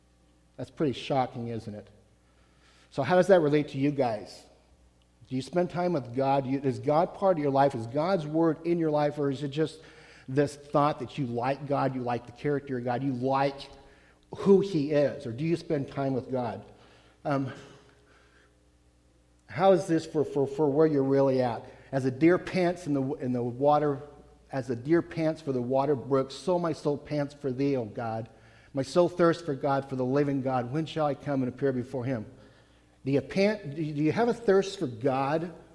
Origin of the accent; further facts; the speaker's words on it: Jefferson, United States; I grew up in Jefferson, like I said, and I attended JBC.